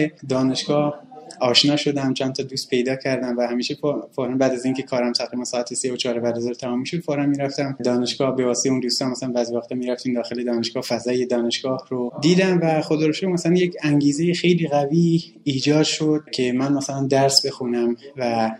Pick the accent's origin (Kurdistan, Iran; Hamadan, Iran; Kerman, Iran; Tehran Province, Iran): Kurdistan, Iran; Sanandaj; خب من در سال 1370 در شهر سنندج استان کردستان به دنیا اومدم و تحصیلات ابتدایی رو در یک مدرسه عادی در شهر سنندج طی کردم